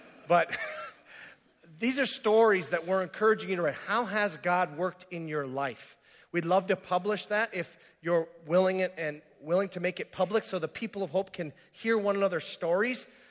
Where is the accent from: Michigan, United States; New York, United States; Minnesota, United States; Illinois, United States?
Minnesota, United States; remember, I'm from the Iron Range, we like things extremely simple. That's just the way we are.